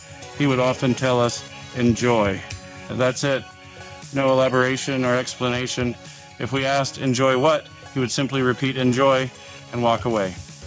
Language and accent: English; Springville, Utah, United States; I was Springville Cemetery sexton at age 27. Although I'd been anticipating a transition back to my hometown